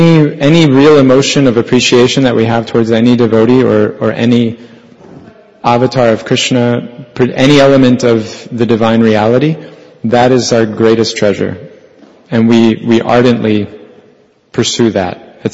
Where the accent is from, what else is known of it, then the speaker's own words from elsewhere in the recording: Detroit, Michigan, United States; I'm from Detroit, and so Detroit is famous for the assembly line.